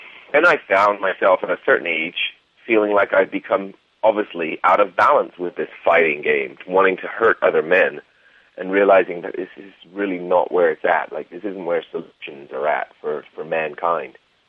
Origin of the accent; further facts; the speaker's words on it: Bath, South West England, United Kingdom; So I'm from England. I grew up in England, in Bath, a little Roman town. I've traveled the world, though